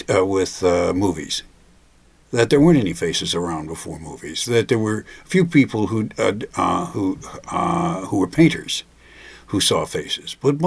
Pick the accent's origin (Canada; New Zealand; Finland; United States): United States; because I'm an American, because I'm an educated person